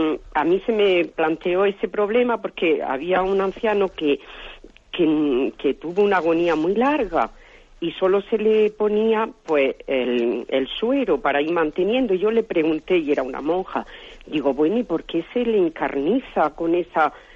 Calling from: Granada, Andalusia, Spain; de Granada.

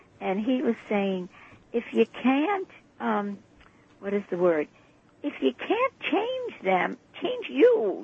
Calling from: Queens, New York, United States; I'm calling from Queens.

